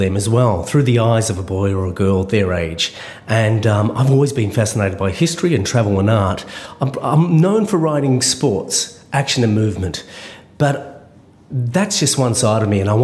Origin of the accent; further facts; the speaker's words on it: Australia; I thought it's probably not my place as an Aussie author